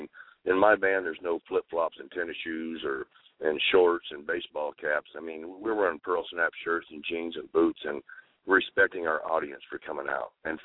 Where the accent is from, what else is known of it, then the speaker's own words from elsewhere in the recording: Austin, Texas, United States; now in Nashville, United States; But you come in and say, well, I'm from Austin, Texas, or whatever. Oh, Texas. And they take a special interest in us.